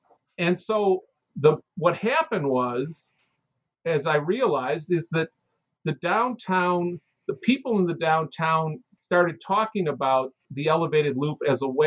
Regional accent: Chicago, Illinois, United States; I grew up in Chicago, and anybody who grew up in Chicago just knew that the name the Loop came from the elevated loop

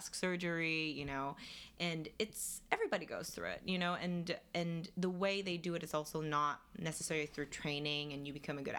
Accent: South Korea; I'm from Korea, by the way.

